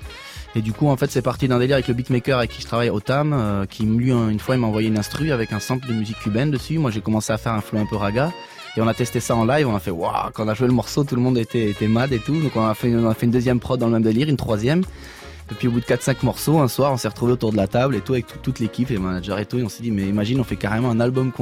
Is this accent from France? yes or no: yes; France; on vient de France.